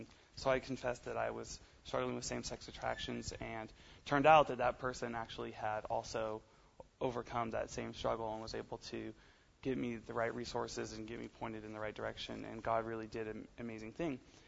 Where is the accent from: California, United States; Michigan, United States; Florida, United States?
California, United States; I'm from California, so the situation there is a little different, too, even. I grew up in a Christian home